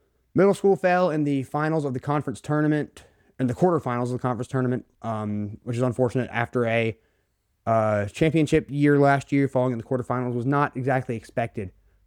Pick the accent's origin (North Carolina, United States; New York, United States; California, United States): North Carolina, United States; Raleigh; I said, yeah … I'm from Raleigh.